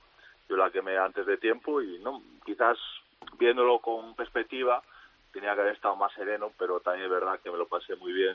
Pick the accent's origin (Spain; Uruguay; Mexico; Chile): Spain; Santiago de Compostela, Galicia; also born or lived in Noia; yo llegué aquí y llevo 7 años, solo había estado 7 años en Santiago de Compostela, que es donde nací, y 7 años en Noia, que es mi padre de Santiago y mi madre de Noia